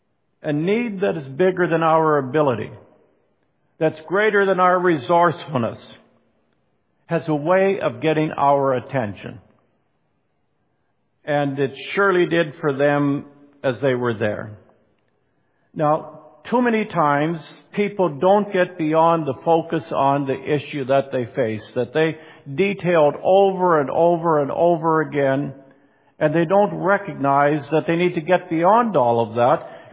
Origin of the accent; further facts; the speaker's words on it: Saskatchewan, Canada; I grew up in Saskatchewan, just across the border from where they built the Shellmouth Dam on the Assiniboine.